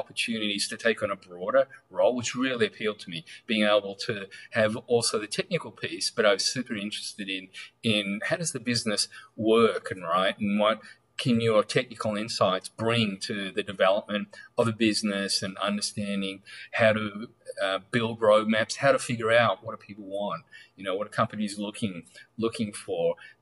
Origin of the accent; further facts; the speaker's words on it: Australia; Yeah, so I'm Australian, so I grew up in Australia